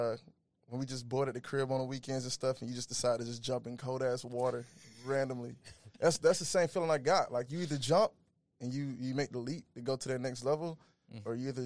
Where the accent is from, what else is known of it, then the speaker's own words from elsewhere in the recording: Macon, Georgia, United States; moved away; also born or lived in Oakland; I'm originally from Macon, Georgia. Born and raised there, and just there most of my life down south. In 2012, went to Oakland